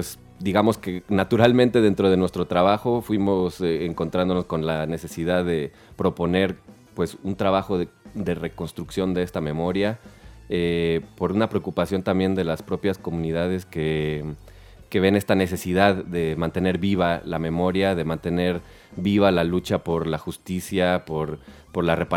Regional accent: Mexico City, Mexico; Yo no soy originario de Chiapas, soy originario de la Ciudad de México

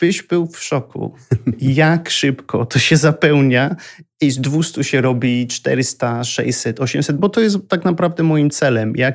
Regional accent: Kasinka Mała, Lesser Poland, Poland; now in London, United Kingdom; ja jestem z małej wioski, Kasinka ma, to jest południe Polski, godzina na południe od Krakowa.

